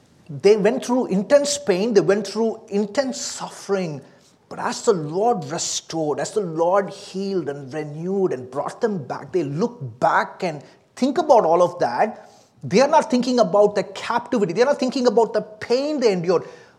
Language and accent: English; India; now in United States; But I'm not from here. I'm not from the U.S. I'm from India.